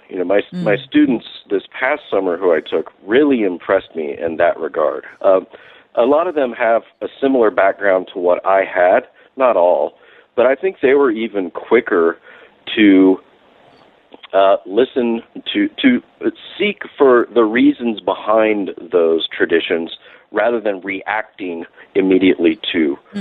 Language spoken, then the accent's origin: English; United States; And I think that experience as an American living there, I had some of the same observations.